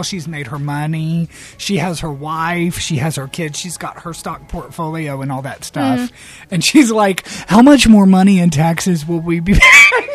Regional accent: Nashville, Tennessee, United States; Because because I'm from Nashville, Music City, and I know people who, had this house off a song or whatever

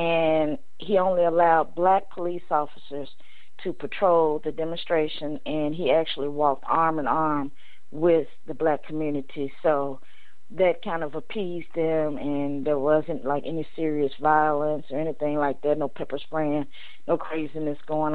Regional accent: Memphis, Tennessee, United States; I was so surprised to see that my hometown, Memphis, was demonstrating after some of the violence that took place last week. Go Memphis.

